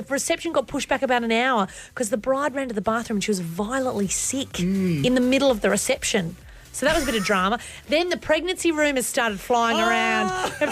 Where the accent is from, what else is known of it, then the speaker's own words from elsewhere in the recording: Dubbo, New South Wales, Australia; I didn't want to say I'm from Dubbo because I didn't want to give him more ammunition than he already had.